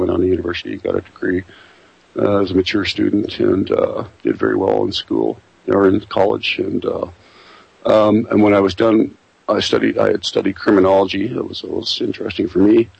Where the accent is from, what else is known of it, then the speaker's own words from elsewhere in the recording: Canada; Well, I was born and raised in Canada, but that doesn't make me any less German. My family history in Germany goes back a long, long ways.